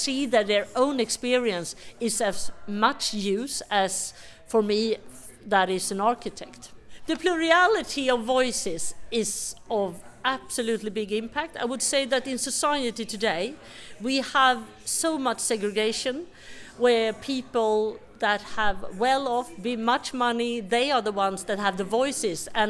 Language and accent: English; Sweden; and I come from Sweden.